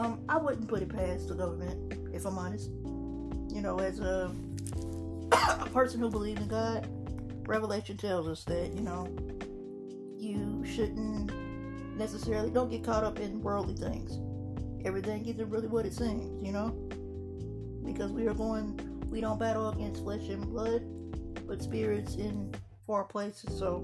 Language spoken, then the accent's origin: English; Texas, United States; And I'm not saying that as a Texan, but just as a person, period.